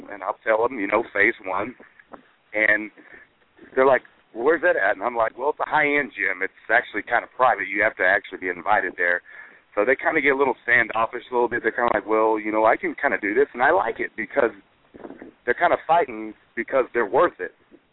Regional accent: Oklahoma, United States; And considering I'm born and raised in Oklahoma, and a lot of guys are very successful from there in the MMA world, I think that the tradition just, it lives pretty deep.

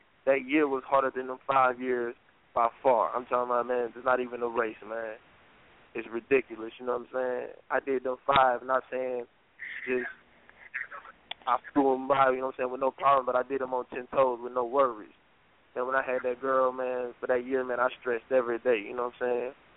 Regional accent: Mississippi, United States; Growing up in Mississippi, man, you know, I had a father for a minute

